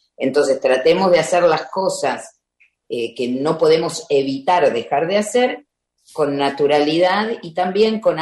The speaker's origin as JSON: {"language": "Spanish", "country": "India", "second_language": "Spanish", "said": "Y en India no es así. Al menos en mi pueblo. Te encontrás con un amigo y el café lo tomás en ese instante que te encontrás."}